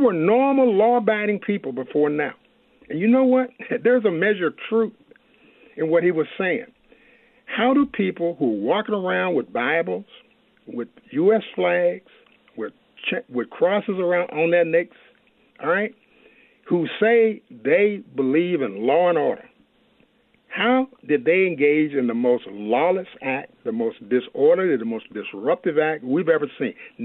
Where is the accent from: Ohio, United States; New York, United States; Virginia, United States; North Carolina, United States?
Virginia, United States; Lynchburg; I was born in South Central Virginia in a place called Lynchburg. That should tell you enough about, you know, where I grew up.